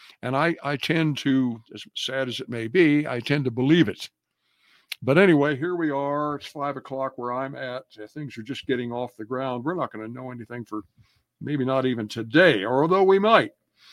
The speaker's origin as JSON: {"language": "English", "region": "Ohio", "country": "United States", "tie": "born or raised there", "said": "And I remember Nixon came to my hometown in Ohio, town of about 30,000 in southern Ohio."}